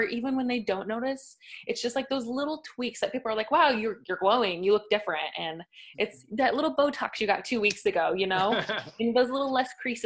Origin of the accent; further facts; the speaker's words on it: Mesa, Arizona, United States; So I grew up in Mesa. I went to Red Mountain High School, and then I did a concurrent nursing program with Mesa Community College and ASU.